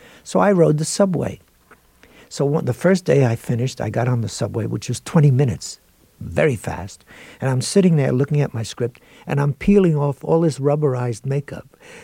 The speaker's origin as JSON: {"language": "English", "town": "Brooklyn", "region": "New York", "country": "United States", "said": "And they used to call me … Here I was from Brooklyn."}